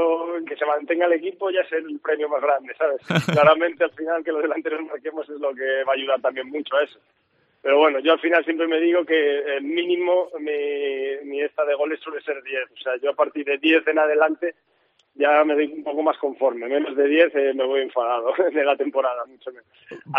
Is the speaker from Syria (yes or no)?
no; Madrid, Community of Madrid, Spain; yo soy de Madrid